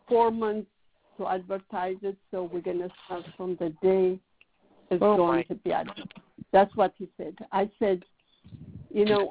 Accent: Ethiopia; English is a second language; now in United States; but I'm from Ethiopia, and the story, you know, takes place there.

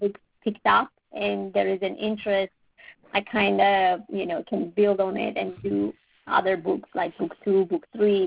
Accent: Armenia

